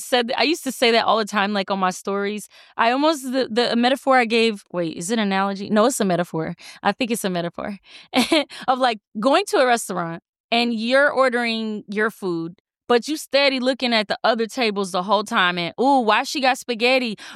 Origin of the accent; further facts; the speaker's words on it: Florida, United States; Oh, shout out to I'm from Florida, too.